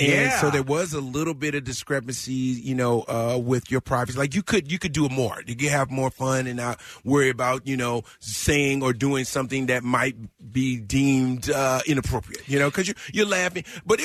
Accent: Nashville, Tennessee, United States; We're from Nashville. And we drove.

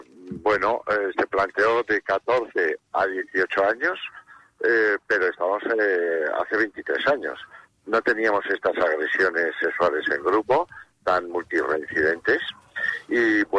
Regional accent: Pamplona, Navarre, Spain; Desde que en mi tierra, en Pamplona, vimos aquel agresión terrible

